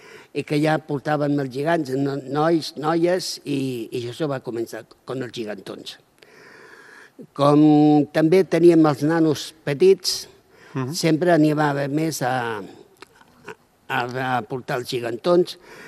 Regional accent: Moja, Catalonia, Spain; som de Moja

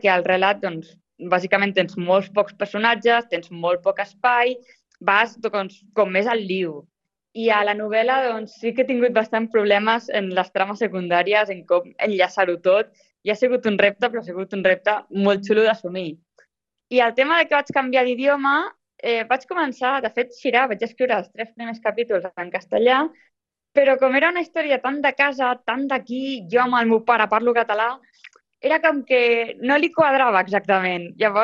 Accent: Olèrdola, Catalonia, Spain; jo soc d'Olèrdola i camino molt pel camí del castell

